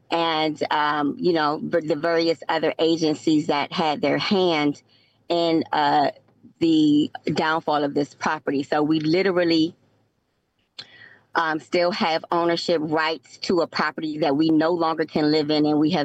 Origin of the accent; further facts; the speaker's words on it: Washington, District of Columbia, United States; I am also a third generation Washingtonian. I was born and raised in Ward 7, but spent a lot of my time also in Ward 8, my work life and teenage life.